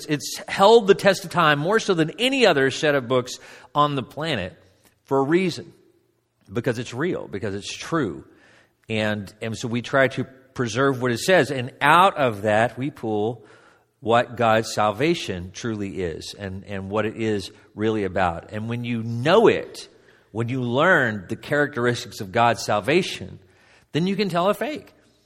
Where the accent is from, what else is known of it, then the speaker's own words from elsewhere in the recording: Dundee, Kentucky, United States; I'm from Dundee, Kentucky. It's not very big compared to New York